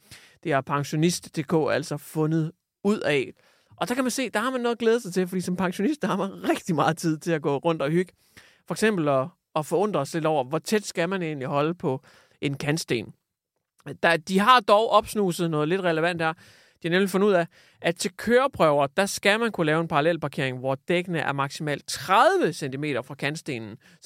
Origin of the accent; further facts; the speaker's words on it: North Denmark Region, Denmark; now in Aalborg, Denmark; Jeg sidder og optager det her lige nu i Aalborg. Der er lidt mere fart på, end der er i min hjemby i Jørgen, som lige ligger 60 km nord for Aalborg.